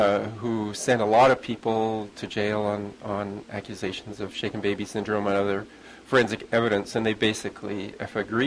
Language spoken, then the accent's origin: English; Canada; I'm from Canada